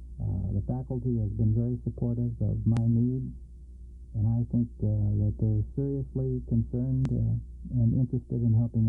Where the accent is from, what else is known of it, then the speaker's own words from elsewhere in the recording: Collinsville, Illinois, United States; I was raised in Collinsville, Illinois, so coming back to the seminary gets me pretty close to home.